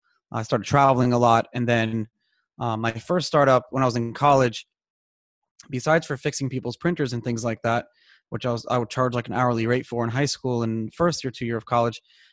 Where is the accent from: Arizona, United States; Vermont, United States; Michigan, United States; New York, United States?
New York, United States; Brooklyn; I grew up in Brooklyn. Actually for 12 years, I went to like a very religious yeshiva, and I was supposed to actually become like a rabbi.